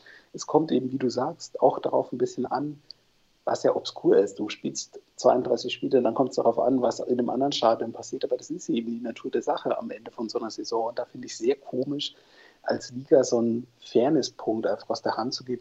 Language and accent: German; North Rhine-Westphalia, Germany; born there; now in Leipzig, Germany; Gut, ich wohne in Leipzig, ich fände es unheimlich lustig. Ich bin Ostwestfale, gebürtiger